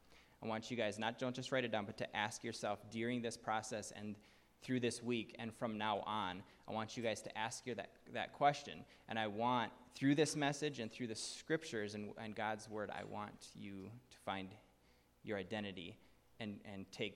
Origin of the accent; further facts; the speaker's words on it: Madison, Wisconsin, United States; also born or lived in Seattle; I'm from Madison, Wisconsin. Yeah, awesome. Nice, there you go. I lived in Seattle 5 years before I moved to the Spring Creek and the Alco area.